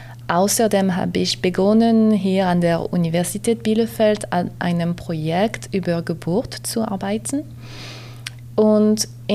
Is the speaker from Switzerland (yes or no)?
no; France; accent: European; German is a second language; moved away as an adult; now in Germany; Man kann hören, mein Akzent, ich würde sagen europäisch, komme aus Frankreich, arbeite in Deutschland.